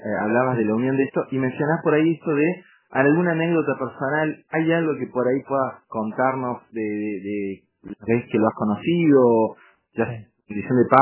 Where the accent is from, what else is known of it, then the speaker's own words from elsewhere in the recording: Argentina; ¿vos crees que nosotros como argentinos por ahí valoramos